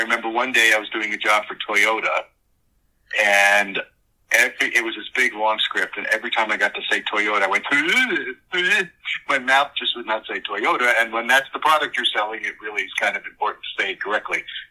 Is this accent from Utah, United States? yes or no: no; New York, United States; accent: New York; a lot of times people don't have any idea I'm from New York. But as I get tired or get older, just cranky, that New York accent comes out in a minute